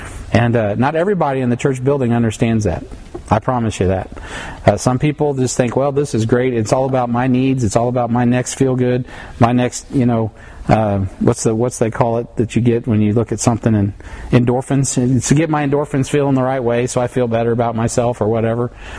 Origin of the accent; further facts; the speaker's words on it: United States; as an American and as a Christian, as a patriot